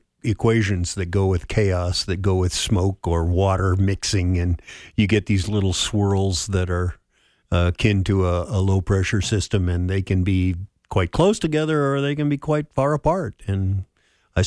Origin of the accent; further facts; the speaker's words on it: Park Rapids, Minnesota, United States; born there; I was born in Park Rapids on today's date, 77 cool years ago